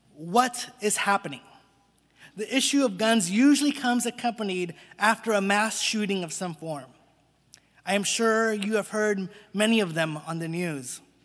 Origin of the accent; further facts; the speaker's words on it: Long Beach, California, United States; When I did an internship at a church in my hometown of Long Beach, California